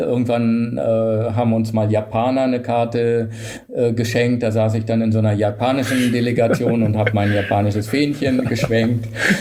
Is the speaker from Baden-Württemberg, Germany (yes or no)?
no; Berlin, Germany; wir waren damals in Berlin, mein Vater war Langstreckler beim STC, ich bin in der Leichtathletik groß geworden